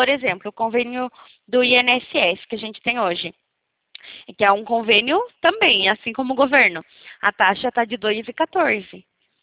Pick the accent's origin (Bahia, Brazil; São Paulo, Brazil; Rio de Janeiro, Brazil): São Paulo, Brazil; Não, eu sou de São Paulo.